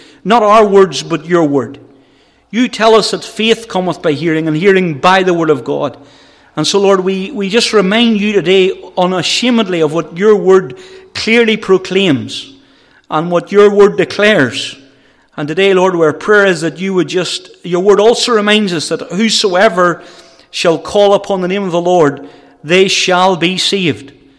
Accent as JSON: {"language": "English", "town": "Moneymore", "region": "Northern Ireland", "country": "United Kingdom", "tie": "born or raised there", "said": "I grew up in Moneymoor in a wee village. And we went to Sunday church at 11:30 on Sunday morning. We went to Sunday school at 2:30 in a little congregational church. And then we went to the gospel hall at 3:30."}